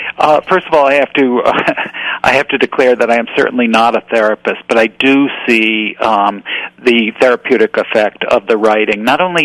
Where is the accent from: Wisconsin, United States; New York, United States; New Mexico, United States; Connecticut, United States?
Connecticut, United States; Norwich; I did a radio interview with my hometown radio station, and that is Norwich, Connecticut.